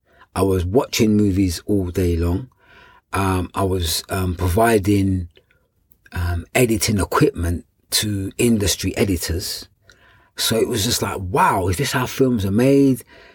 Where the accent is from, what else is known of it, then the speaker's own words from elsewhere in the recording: London, United Kingdom; I was born in London, Notting Hill. Yeah, I've always lived in London. I did spend a couple of months in America doing some work, but I've always lived in London. Yeah, London, England.